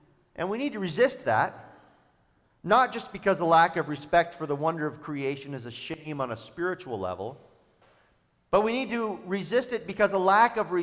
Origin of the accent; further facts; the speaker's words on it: California, United States; I grew up in the Redwood Forest. My bedroom window looked to the east over the Albion River watershed and across several ridges to the mountains where Mendocino County and Lake County meet.